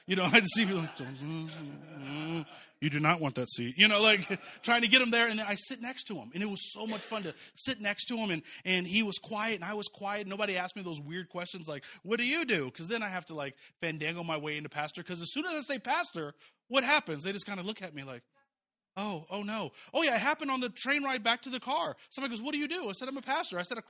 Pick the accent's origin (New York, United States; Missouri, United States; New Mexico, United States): Missouri, United States; Kansas City; And so I said, hey, you can stay in Kansas City. It's my hometown.